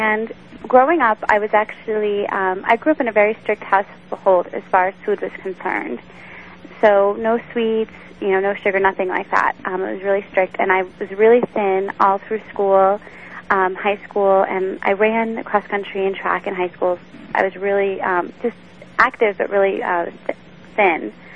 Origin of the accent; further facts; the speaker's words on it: East Coast, United States; now in Arizona, United States; I'm 32, and I grew up on the East Coast, now living in Arizona.